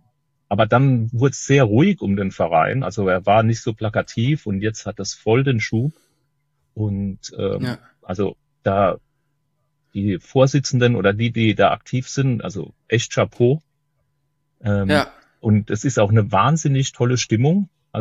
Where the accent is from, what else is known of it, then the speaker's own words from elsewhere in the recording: Rhineland-Palatinate, Germany; Ja. Also ich bin Pfälzer und Tiroler.